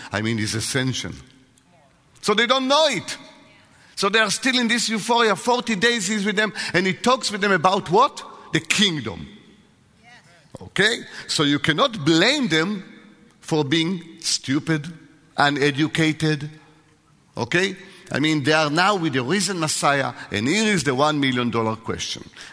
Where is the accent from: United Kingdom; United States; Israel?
Israel; accent: Israeli; English is a second language; And I really, really hope that you will get used to my heavy Israeli accent, because if you don't, it's your problem.